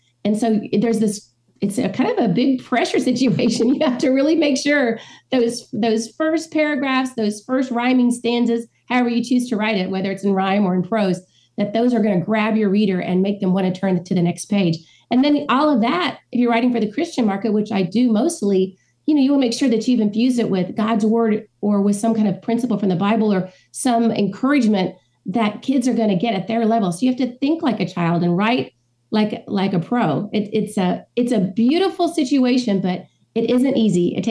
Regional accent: Bedford, Indiana, United States; So I was raised in the Free Methodist Church here in Bedford, Indiana, and grew up under the pew.

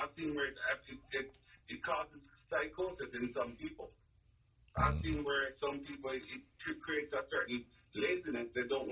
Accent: Jamaica; As I said, I've seen where I'm from Jamaica

